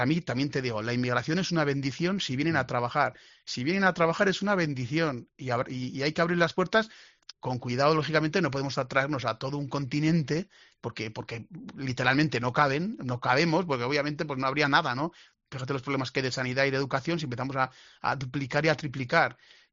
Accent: Azagra, Navarre, Spain; que yo, que nací en el año 72, me acuerdo de mi pueblo, de Azagra, de ver gente pobre

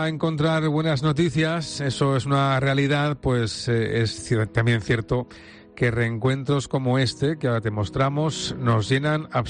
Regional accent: Valencian Community, Spain; como valencianos que somos y por tanto músicos

